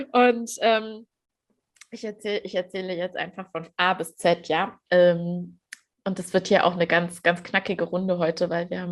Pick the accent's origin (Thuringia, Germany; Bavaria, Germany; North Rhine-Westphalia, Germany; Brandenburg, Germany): Thuringia, Germany; Erfurt; now in Berlin, Germany; weil in Berlin ist das ja nicht wie damals bei uns in Erfurt, wo man irgendwie 5 Minuten läuft